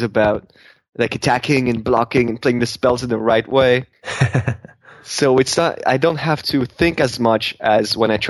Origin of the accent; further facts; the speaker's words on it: France; Had my my parents came to Paris. That was in my home country, so that was easier for them to join.